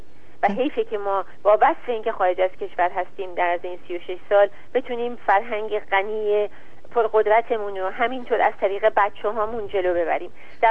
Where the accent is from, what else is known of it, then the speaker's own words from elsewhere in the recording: Iran; به عنوان یک ایرانی برای من و هموطنانم وجود داره